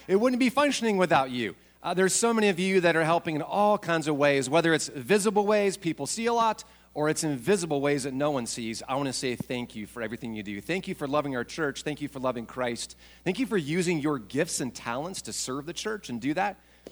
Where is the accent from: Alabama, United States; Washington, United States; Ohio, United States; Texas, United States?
Washington, United States; Spokane; I remember growing up in Spokane, Washington, Northview Bible Church, the church I was part of.